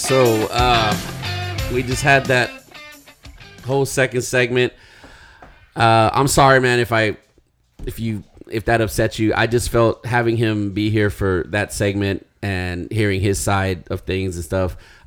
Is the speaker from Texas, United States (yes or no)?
yes; Uvalde, Texas, United States; I grew up in Uvalde, all right? And in Uvalde, one thing that we learn, you know, you stand up for yourself, okay?